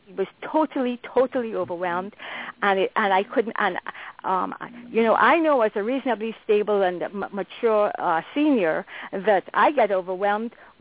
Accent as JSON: {"language": "English", "country": "Guyana", "tie": "born there", "said": "I was born in British Guiana, British parents, but I lived in 10 countries."}